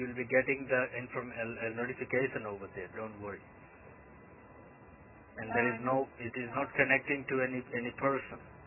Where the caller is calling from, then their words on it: Michigan, United States; No, I'm calling you from Michigan.